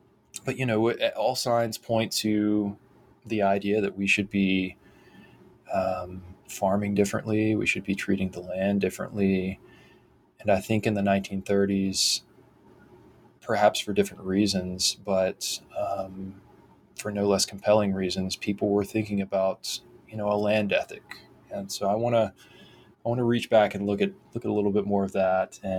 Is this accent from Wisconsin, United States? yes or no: no; Thomasville, Georgia, United States; in my hometown where I live again now, Thomasville, Georgia, there was a, you know, we had our sort of moment in the sun in the 60s, 70s and 80s